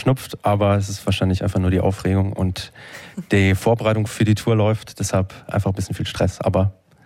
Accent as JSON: {"language": "German", "town": "Hauenstein", "region": "Rhineland-Palatinate", "country": "Germany", "said": "Wir kommen ursprünglich aus Rheinland-Pfalz im Pfälzerwald. So ein kleines Kaff eigentlich."}